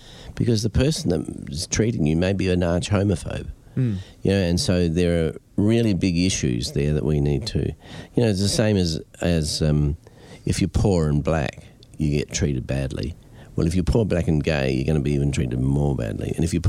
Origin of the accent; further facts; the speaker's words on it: Adelaide, South Australia, Australia; I was from Adelaide, not from Melbourne.